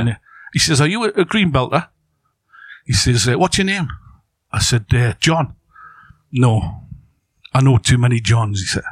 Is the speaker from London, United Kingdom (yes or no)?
no; Newcastle, North East England, United Kingdom; I'm from Newcastle, you know.